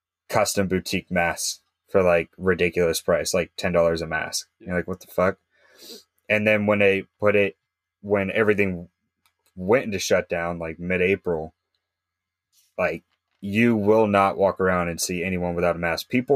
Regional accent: Alaska, United States; now in Laredo, United States; And I'm originally from Alaska. So I miss the mountains. I miss the wilderness.

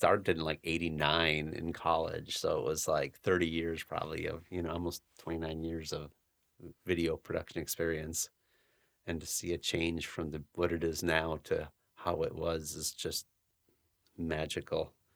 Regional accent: Calumet, Michigan, United States; Okay, so I grew up in the UP, which is the Upper Peninsula of Michigan, and way up there, all the way almost to the Thumb region, which is Calumet, which is a tiny little town up there.

